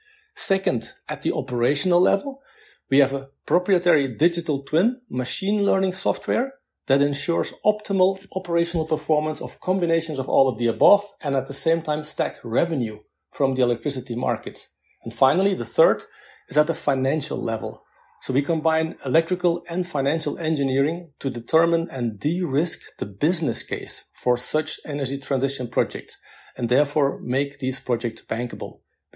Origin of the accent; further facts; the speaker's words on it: Belgium; I'm from Belgium.